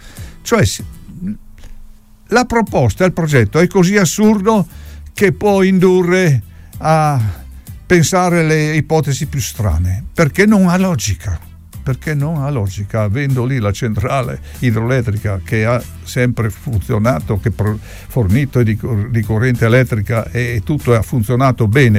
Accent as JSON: {"language": "Italian", "town": "Mena di Cavazzo", "region": "Friuli-Venezia Giulia", "country": "Italy", "tie": "born there", "said": "io sono nato a Mena di Cavazzo, sulla sponda quasi del lago"}